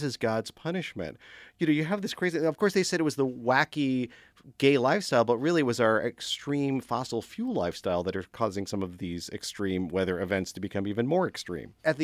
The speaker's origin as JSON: {"language": "English", "region": "New York", "country": "United States", "tie": "born or raised there", "said": "And many of us who grew up in rural spaces, I grew up in the Catskills, we had to flee those spaces because they were not safe for us."}